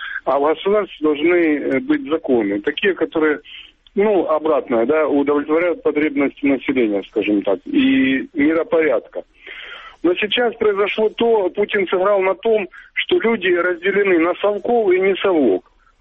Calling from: Donetsk, Donetsk Oblast, Ukraine; Добрый вечер … я из Донецка.

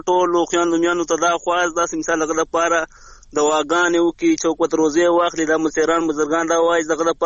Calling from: Harnai, Balochistan, Pakistan; بلوچستان هرنای کچاړی نه

